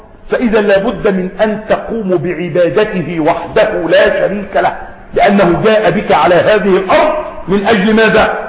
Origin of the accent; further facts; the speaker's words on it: Egypt; وما أدري هل سيحدث كسوف كلي في بلادنا مصر